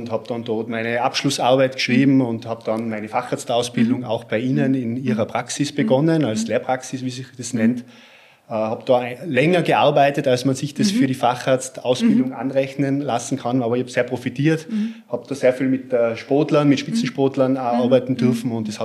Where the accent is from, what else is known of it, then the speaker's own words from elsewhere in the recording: Innsbruck, Tyrol, Austria; born there; accent: Tyrolean; Also ich bin ein gebürtiger Innsbrucker, wie man vielleicht hört.